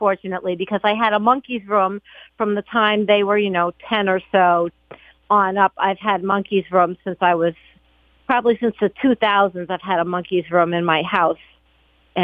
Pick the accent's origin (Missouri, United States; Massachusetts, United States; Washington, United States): Massachusetts, United States; Oh, no, I grew up in Massachusetts, eastern Massachusetts.